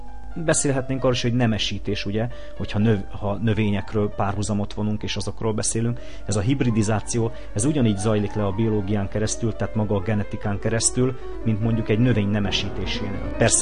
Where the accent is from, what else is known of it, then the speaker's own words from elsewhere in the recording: Hungary; Én büszke vagyok arra, hogy magyarnak születtem, magyarként élek